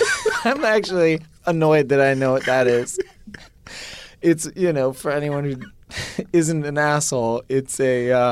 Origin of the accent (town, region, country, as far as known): Chicago, Illinois, United States